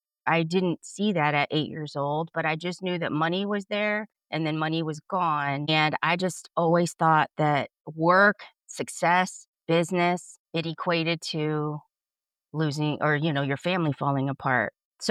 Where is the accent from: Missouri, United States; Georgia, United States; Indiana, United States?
Indiana, United States; Fort Wayne; first language Spanish; English is a second language; Yeah, I was born right here in Fort Wayne, Indiana.